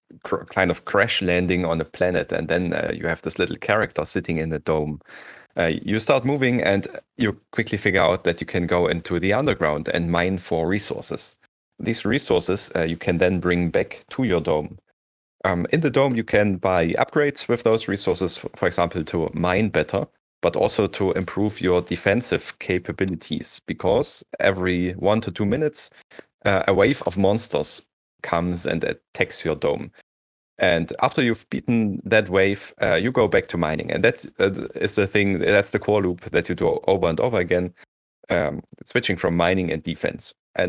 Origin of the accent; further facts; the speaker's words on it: Dresden, Saxony, Germany; I'm 34 years old now. I'm from Dresden in Germany